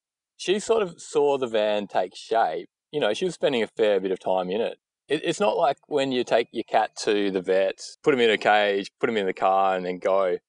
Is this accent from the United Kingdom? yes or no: no; Hobart, Tasmania, Australia; So I grew up in Hobart, went to uni, got a degree